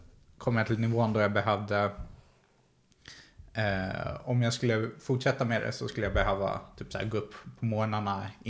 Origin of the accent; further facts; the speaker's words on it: Uppsala, Uppsala County, Sweden; Jag är uppvuxen i Uppsala, precis.